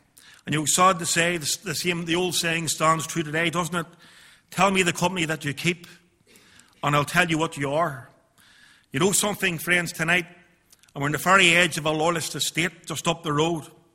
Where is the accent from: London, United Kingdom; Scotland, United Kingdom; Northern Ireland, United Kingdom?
Northern Ireland, United Kingdom; Belfast; I was brought up in East Belfast. I've got three brothers and four sisters. I don't come from a Christian background whatsoever. My mother and father were not religious in any shape or form.